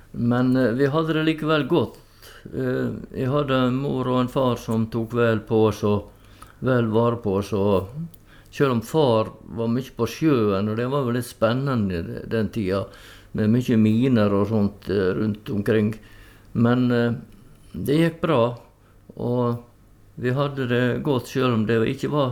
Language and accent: Norwegian; Lepsøy, Møre og Romsdal, Norway; Ja, på Lefsøya var det jeg strødde mine barnesko.